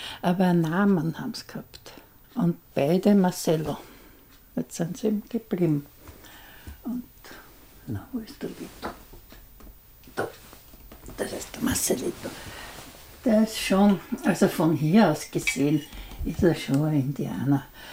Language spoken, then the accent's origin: German; Mautern, Lower Austria, Austria; also born or lived in Wachau; Ich bin in der Wachau geboren, also in Mautern aufgewachsen. Und ich liebe die Donau.